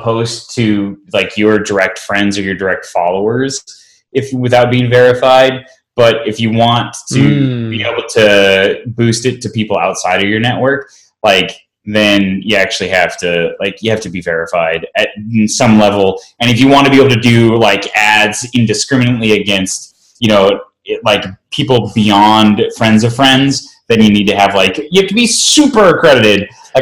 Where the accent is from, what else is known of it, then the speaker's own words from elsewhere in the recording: United States; But as an American, I really hate it.